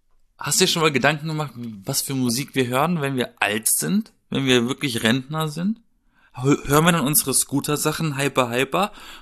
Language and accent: German; Southern Germany, Germany; zumindest in meiner Heimat, so im Süden, ne? Alles eher dörflich, kleinstadtmäßig.